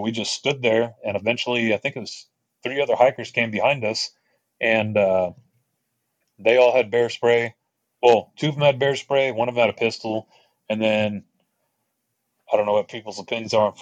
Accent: Texas, United States; I'm from Texas. We don't got bears.

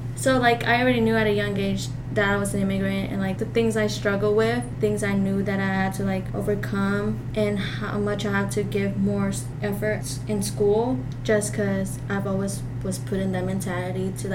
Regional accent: Little Rock, Arkansas, United States; I am from Little Rock, Arkansas.

